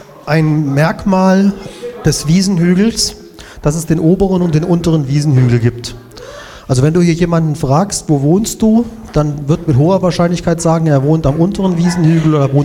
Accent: Kassel, Hesse, Germany; moved away; da ich ja nun kein, wie man so schön sagt, gelernter DDR-Bürger bin, sondern Zugereister, ich komme ja ursprünglich aus Kassel

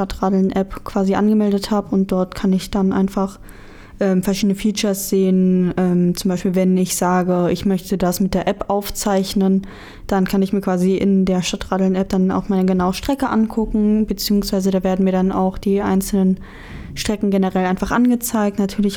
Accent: Hattingen, North Rhine-Westphalia, Germany; now in Erfurt, Germany; Ich weiß auch, dass meine Heimatstadt Hattingen auch teilgenommen hat.

